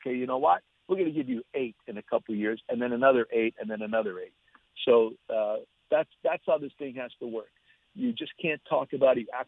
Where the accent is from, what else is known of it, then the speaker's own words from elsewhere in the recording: Pennsylvania, United States; I'm Polish from Eastern Pennsylvania.